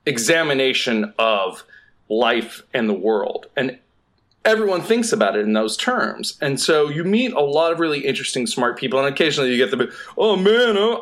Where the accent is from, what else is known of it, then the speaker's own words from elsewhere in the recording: Southeast, United States; because I'm from the Southeast and I moved out here to be an actor.